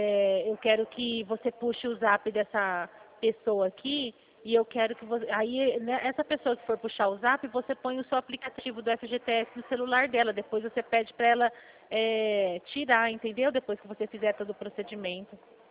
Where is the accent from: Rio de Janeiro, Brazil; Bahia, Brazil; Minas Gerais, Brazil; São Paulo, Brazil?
São Paulo, Brazil; Eu sou do interior de São Paulo